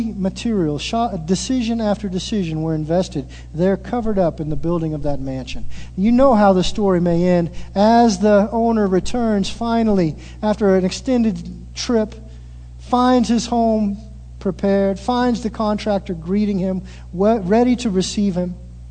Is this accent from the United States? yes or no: yes; Springfield, United States; I grew up in the Springfield area.